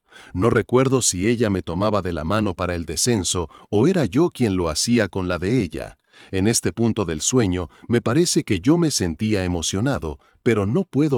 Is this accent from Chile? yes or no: no; Santa Marta, Magdalena, Colombia; Soy samario, es decir, nacido en Santa Marta, Magdalena, Colombia.